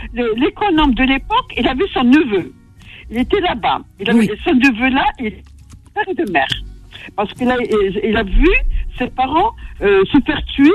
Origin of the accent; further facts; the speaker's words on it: Gouraya, Tipaza Province, Algeria; Je suis exactement native de Gouraya et vous avez déjà visité.